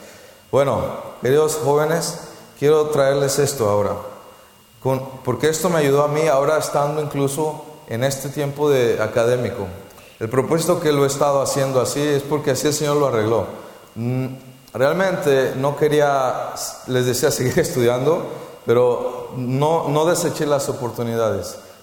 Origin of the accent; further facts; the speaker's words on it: Mexico; now in Lisbon, Portugal; Vengo originalmente de México y estoy ahora viviendo en Lisboa, Portugal.